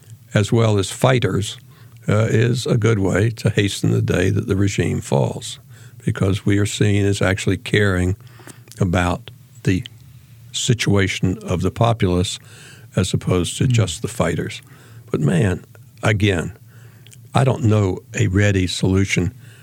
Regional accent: the South, United States; I'm a Southerner, so are you.

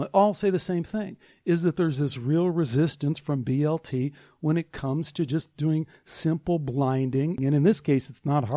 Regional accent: Chicago, Illinois, United States; You know, I'm from Chicago, and like any city or area, the place you come from has a certain set of values that naturally get ingrained into you.

